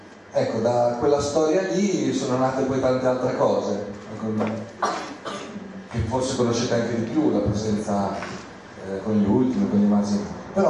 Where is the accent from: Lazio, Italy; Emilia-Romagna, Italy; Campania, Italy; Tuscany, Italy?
Emilia-Romagna, Italy; Rimini; Vengo da Rimini